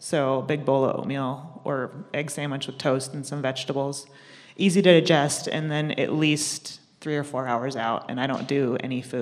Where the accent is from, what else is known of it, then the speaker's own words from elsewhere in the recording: San Diego, California, United States; I'm from San Diego, live where it's a little bit warmer